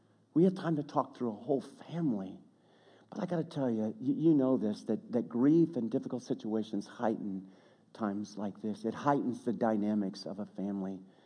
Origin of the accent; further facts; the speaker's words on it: St. Louis, Missouri, United States; I mean, we're from North County, St. Louis.